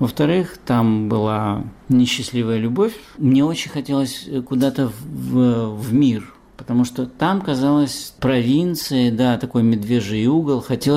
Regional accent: Ceadir-Lunga, Gagauzia, Moldova; moved away; Он называется Чадыр-Лунга, через дефис. Это юг Молдовы. Это вообще гагаузская часть Молдовы. Мы не гагаузы, родители мои не относятся к этому коренному населению. Они просто приехали туда, познакомились и поженились там. Я там жил до 18

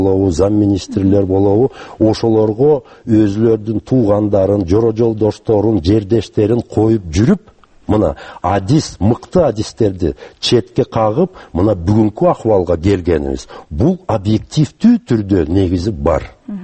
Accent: Kyrgyzstan; Мен аны жакшы билем, өзүм түштүктө чоңойгом.

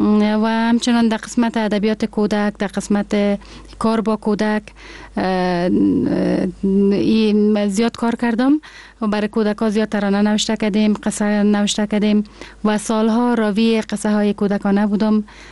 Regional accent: Kabul, Afghanistan; also born or lived in Peshawar, Pakistan; کودکی ما در می شهر کابل سپری شده، در می شهر تولد شدیم، در می شهر بزرگ شدیم. مکتب ابتدایی را در شهر کابل خواندم و از لیسه مریم خیرخانه فارغ شدم.

